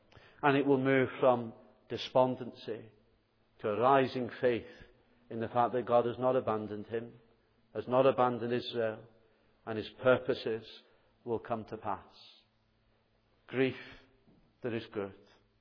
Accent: Southport, North West England, United Kingdom; as I was growing up in Southport in the church which is there

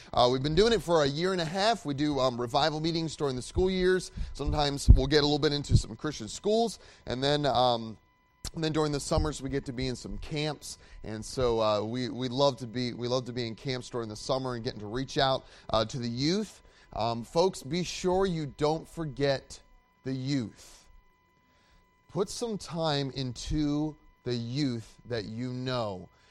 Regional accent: Wisconsin, United States; She's from Tennessee and I'm from Wisconsin, and so we're from different places.

